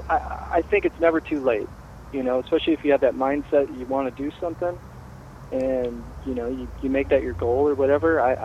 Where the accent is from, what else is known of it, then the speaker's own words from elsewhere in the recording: Grand Rapids, Michigan, United States; Well, originally, I'm born and raised in Michigan, Grand Rapids, Michigan.